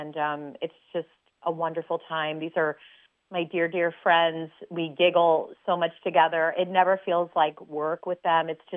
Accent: Webster Groves, Missouri, United States; somebody that I'd known since I grew up in Webster Groves

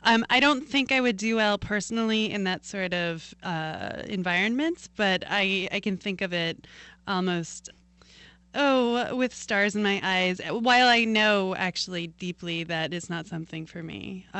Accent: Cooperstown, New York, United States; I mean, I grew up in Cooperstown.

